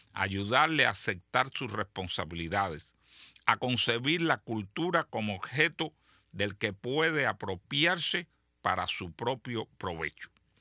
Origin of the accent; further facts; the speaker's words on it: Colombia; now in United States; Soy colombiano, tengo un niño de 8 años nacido aquí, en los Estados Unidos.